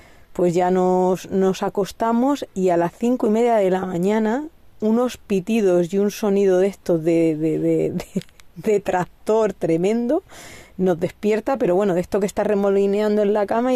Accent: Tobarra, Castilla-La Mancha, Spain; Somos de Tobarra, Albacete y bueno, salimos hace 4 meses.

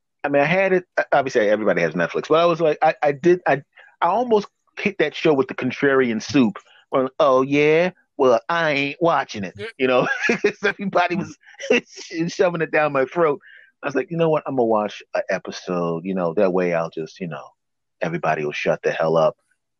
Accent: Philadelphia, Pennsylvania, United States; Well, the thing is, I'm from Philadelphia.

